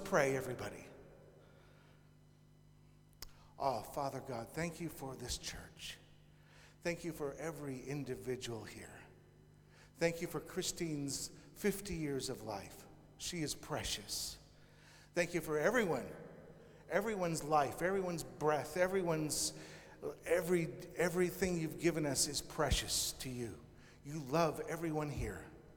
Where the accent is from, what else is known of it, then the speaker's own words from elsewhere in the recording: Washington, United States; moved away as an adult; also born or lived in Ventura, California; now in Scotland; I've been living in Scotland for the last 30-some-odd years, but I come from Washington State initially, and then I moved to Ventura, California